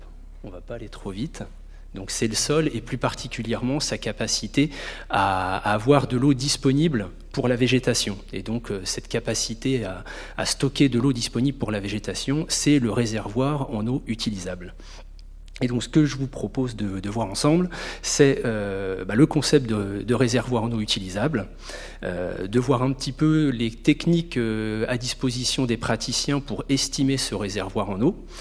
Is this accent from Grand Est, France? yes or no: yes; Grand Est, France; Moi, je viens du Grand Est.